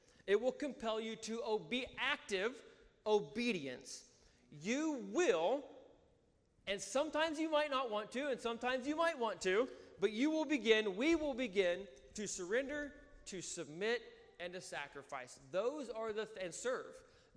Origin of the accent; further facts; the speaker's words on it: Iowa, United States; I don't want to say we're all country folks, but growing up in Iowa, you have a pretty good idea of where you're at, what direction is north, all this stuff.